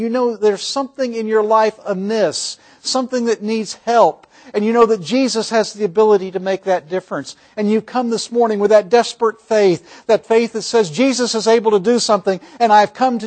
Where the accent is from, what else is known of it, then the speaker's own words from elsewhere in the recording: Scotland, United Kingdom; Now, admittedly, I'm Scottish, so I like two-for-one deals.